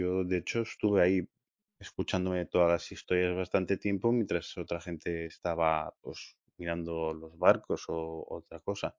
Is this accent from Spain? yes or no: yes; Ferrol, Galicia, Spain; me centré en la logia masónica de mi pueblo, de Ferrol